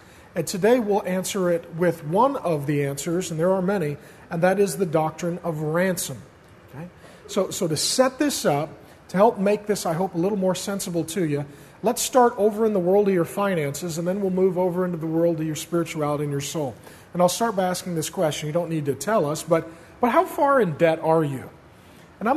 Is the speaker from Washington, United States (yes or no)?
yes; Spokane, Washington, United States; also born or lived in Grand Forks, North Dakota; See, I grew up in a poor working class home. I was born in Grand Forks, North Dakota. My dad was a construction worker, a union drywaller. There was no work there, so my family moved out to Spokane because we had relatives there